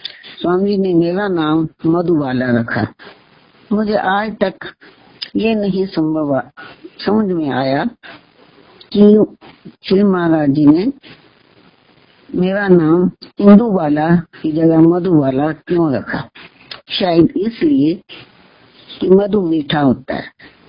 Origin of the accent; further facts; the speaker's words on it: Bhuntar, Himachal Pradesh, India; तथा मैं भूंतर जिला कुल्लू हिमाचल प्रदेश की रहने वाली हूँ। मेरा जन्म रायसेन जिला कुल्लू में हुआ।